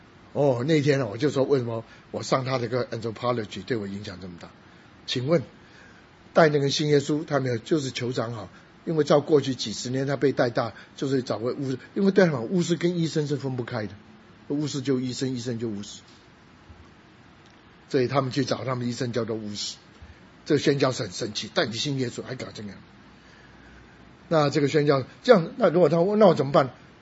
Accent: China; 那突然看到我是中国人

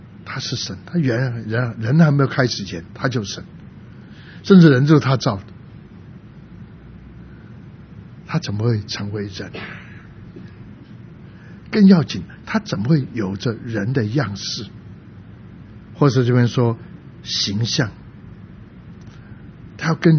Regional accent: Guangdong, China; 是山东人，我是广东人，所以他讲句每句话都听得懂了

